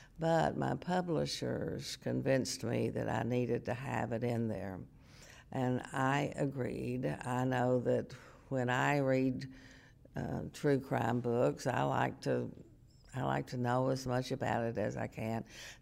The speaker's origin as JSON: {"language": "English", "town": "Van Buren", "country": "United States", "said": "And I'm from Van Buren. I still have lots of friends who live in Van Buren."}